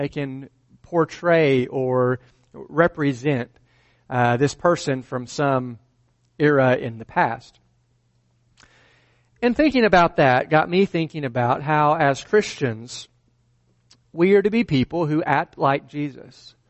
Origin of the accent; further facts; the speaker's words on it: Alabama, United States; which I thought was a little bit ironic because I'm from Alabama